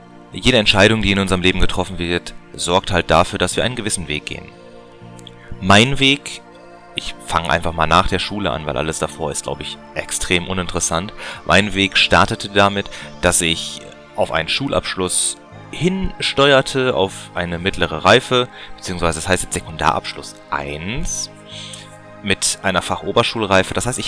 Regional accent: Bochum, Lower Saxony, Germany; born there; now in Wilhelmshaven, Germany; Ich bin 37 Jahre, wurde in Bochum geboren, bin dann aufgrund meines Berufs damals nach Wilhelmshaven gezogen

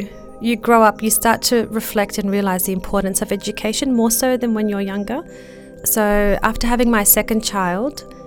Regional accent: Australia; also born or lived in Lebanon; Growing up in Australia, I did, especially in high school, I did always feel different to my peers.

